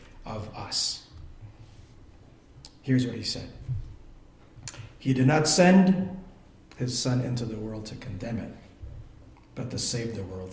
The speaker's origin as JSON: {"language": "English", "country": "Belize", "tie": "born or raised there", "said": "I grew up in Belize, and my dad had a beautiful house right by the ocean."}